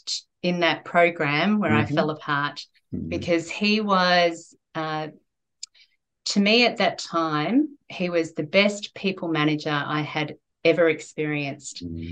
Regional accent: Australia; But as I was growing up in Australia, at the time that I was growing up, there weren't as many Chinese children at my school

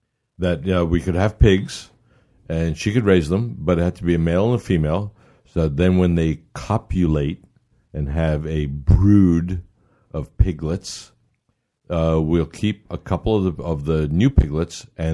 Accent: Boston, Massachusetts, United States; also born or lived in New York; I grew up in Boston and spent most of my life after that in New York.

